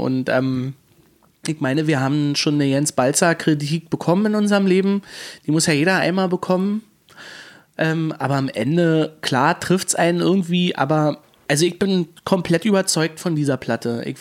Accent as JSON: {"language": "German", "town": "Woltersdorf", "region": "Brandenburg", "country": "Germany", "said": "also ich komme aus Woltersdorf und nebenan in Rüdersdorf im Nachbarort"}